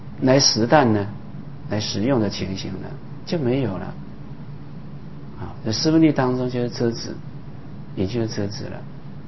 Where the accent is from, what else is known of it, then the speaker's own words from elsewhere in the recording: Taiwan; 我们台湾话讲菇菜啊。